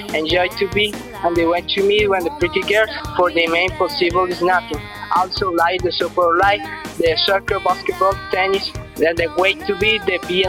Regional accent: Bogotá, Bogotá D.C., Colombia; English is a second language; I'm from Bogota, D.C.

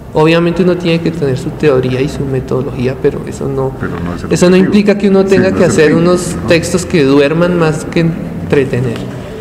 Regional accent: Zipaquirá, Cundinamarca, Colombia; O hacer algo que tuviera que ver con Zipaquirá, pues yo soy de Zipaquirá.

